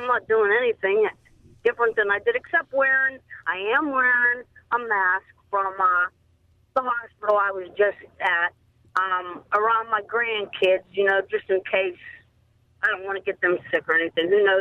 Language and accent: English; Elkhart, Pennsylvania, United States; I'm from Elkhart, Pennsylvania.